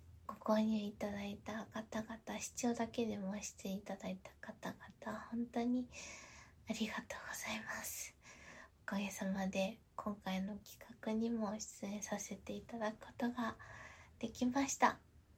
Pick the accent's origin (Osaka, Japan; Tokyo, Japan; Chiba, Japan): Tokyo, Japan; accent: Tokyo shitamachi; 出身は東京生まれ東京育ちで、で3代続いているので江戸っ子になるのかなと思っております。なんでちょっと東京の下町っぽい感じの訛りがなんか泥酔したりすると出てきたりすることがあります。